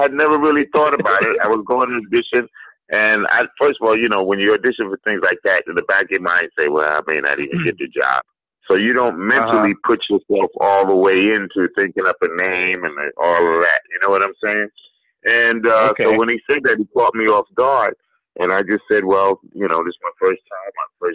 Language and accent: English; New York, United States; I'm from New York. I grew up with Frankie Crocker